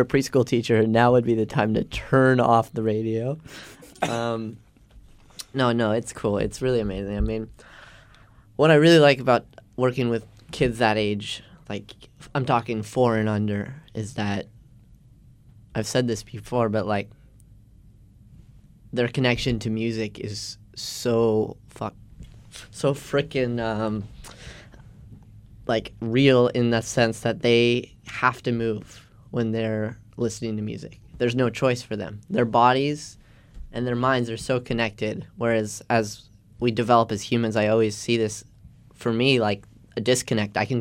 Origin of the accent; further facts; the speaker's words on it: Vancouver, British Columbia, Canada; So I grew up in Vancouver, Canada, hence the final destination being Vancouver, Canada.